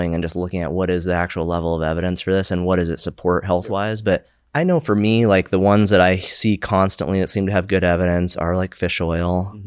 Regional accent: Montana, United States; My high school, I grew up in Montana, and there's a lot of wrestlers there.

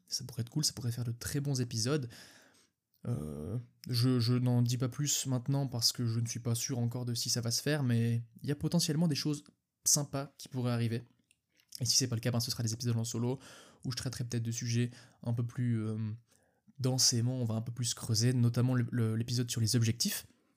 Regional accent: Switzerland; je l'ai déjà dit dans ce podcast, mais je suis suisse

